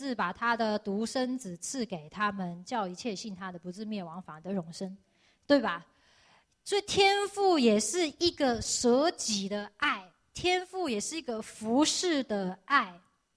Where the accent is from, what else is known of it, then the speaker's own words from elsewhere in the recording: Hong Kong; 但是我是在香港长大的，在小时候家里就有佣人，那在香港这是很平常的事情